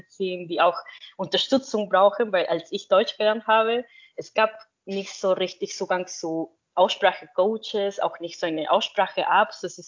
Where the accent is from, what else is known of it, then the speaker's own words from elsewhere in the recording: Peru; first language Spanish; German is a second language; Ich bin die dritte Co-Founder von Silbi und ich komme ursprünglich aus Peru. Also meine Muttersprache ist Spanisch